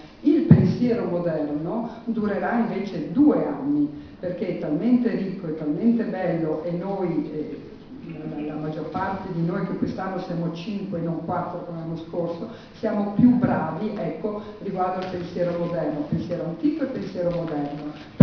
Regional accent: Germany; Italian is a second language; siccome voi sapete che io sono tedesca, comincio

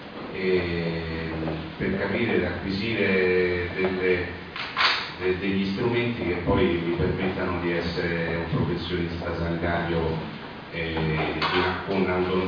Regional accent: Rome, Lazio, Italy; vengo da Roma e sono uno studente al terzo anno di infermieristica

